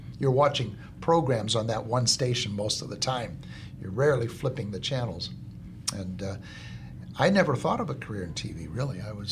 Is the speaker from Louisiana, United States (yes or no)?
no; Los Angeles, California, United States; And growing up in Los Angeles, my first exposure, of course, was television.